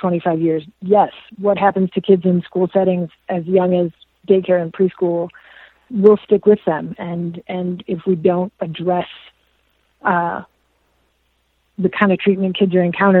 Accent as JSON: {"language": "English", "town": "Chicago", "region": "Illinois", "country": "United States", "said": "So, first of all, technically, I'm from Morgan Park, east of Western 107th. Hi, Morgan Park. I went to Morgan Park High School for a year."}